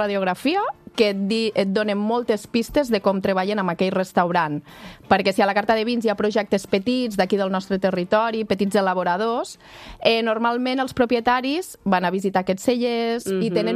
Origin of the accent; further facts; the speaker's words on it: Lleida, Catalonia, Spain; I jo, que sóc de Lleida, doncs he passat tots els meus estius a la Vall de Boí.